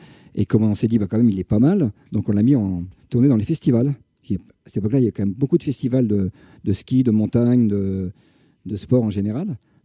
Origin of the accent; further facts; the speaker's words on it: Chamonix, Auvergne-Rhône-Alpes, France; Ben, à Chamonix, parce que d'abord, je suis de Chamonix, j'ai toujours aimé cette station.